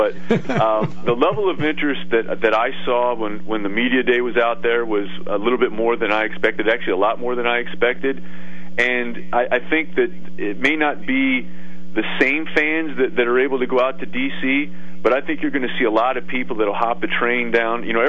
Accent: Iowa, United States; The people from my home state, from Iowa, they may not make the trek because, hey, it's planting season.

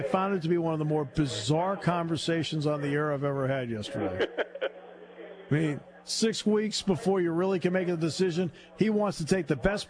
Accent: Connecticut, United States; And growing up in Connecticut, I can tell you right now, UConn basketball was nothing in the 60s and 70s.

